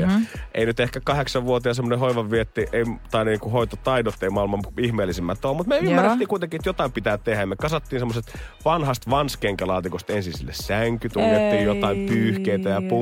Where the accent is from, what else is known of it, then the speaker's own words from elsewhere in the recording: Helsinki, Uusimaa, Finland; Minä ja Joel Pohjanpalaan siis ollaan kasvettu Helsingissä samalla asuinalueella, eli Ruoholahdessa lapsuutemme.